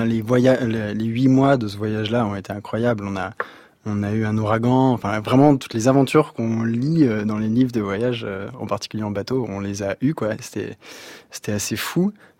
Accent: Sury-le-Comtal, Auvergne-Rhône-Alpes, France; on a grandi à Suril-Comtal dans la Loire, et on était déjà un peu une famille particulière parce qu'on avait un bateau dans le jardin.

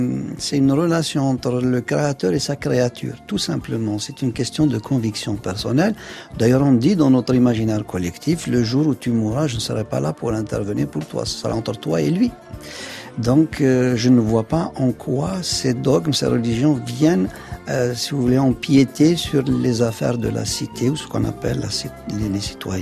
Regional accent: Kabylie, Algeria; Vous savez, je suis kabyle

